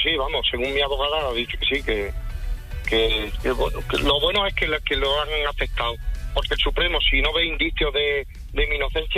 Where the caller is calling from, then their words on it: Jaén, Andalusia, Spain; Desde Jaén.